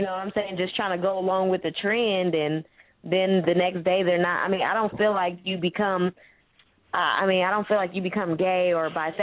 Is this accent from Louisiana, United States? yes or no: no; San Francisco, California, United States; I'm from San Francisco, California.